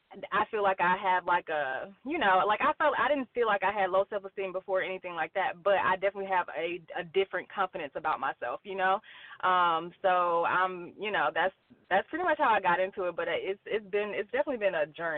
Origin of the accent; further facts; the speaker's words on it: LaGrange, Georgia, United States; I am originally from LaGrange, Georgia. It's like, I don't know if you've ever, you probably never heard of it, but it's like an hour and a half south of Atlanta. It's like borderline Alabama, so that's where my family's from.